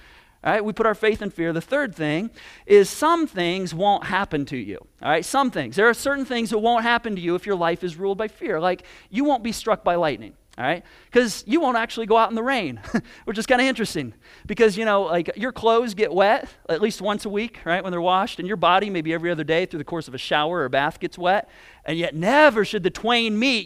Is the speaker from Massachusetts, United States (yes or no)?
no; Michigan, United States; I mean, Michigan, I grew up in Michigan. It was never this way.